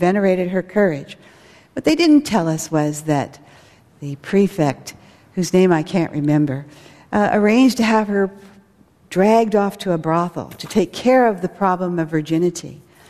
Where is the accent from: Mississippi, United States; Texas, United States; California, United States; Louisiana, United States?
California, United States; San Francisco; put me in mind of myself as a little girl growing up in San Francisco. And I lived in a very small neighborhood, the Haight-Ashbury, in a family that was devoutly Catholic.